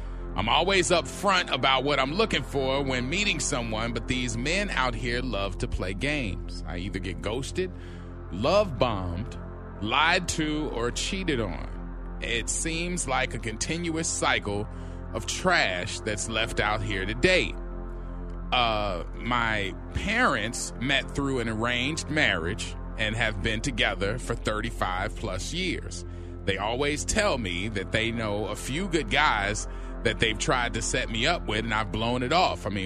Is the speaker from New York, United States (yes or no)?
yes; New York, United States; I'm from New York, son.